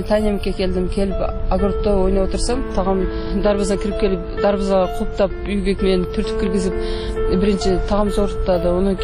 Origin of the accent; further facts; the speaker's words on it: Sulukta, Batken Region, Kyrgyzstan; born there; Мен 1974 жылы Сүлүктү шаарында төрөлгөм.